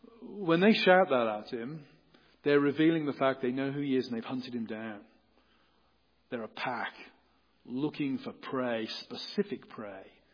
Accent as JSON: {"language": "English", "region": "England", "country": "United Kingdom", "said": "I'm English."}